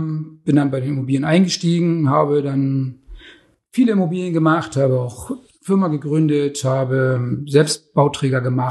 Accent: Germany; Ursprünglich bin ich ja in der DDR groß geworden

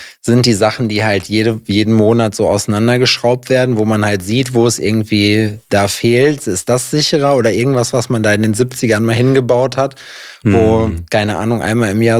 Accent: Lüdenscheid, North Rhine-Westphalia, Germany; Bei uns in Lüdenscheid hat sich mal bei einer Kirmes so eine Kapsel, so eine Gondel gelöst vom Breakdancer.

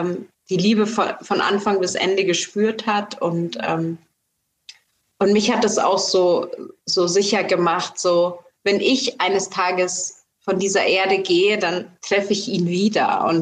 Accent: Munich, Bavaria, Germany; moved away as an adult; ich bin Münchner Kindl durch und durch

